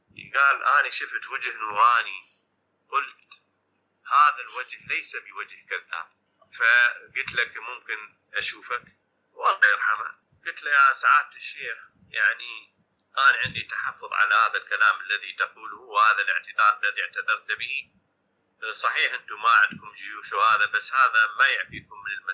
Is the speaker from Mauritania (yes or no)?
no; Iraq; قال أنت منين؟ قلت له من العراق.